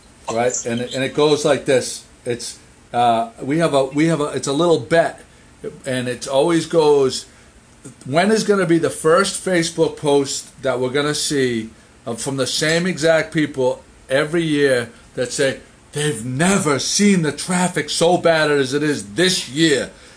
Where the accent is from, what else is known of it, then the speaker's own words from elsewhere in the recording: Gloucester, Massachusetts, United States; And no one knew that I was from Gloucester.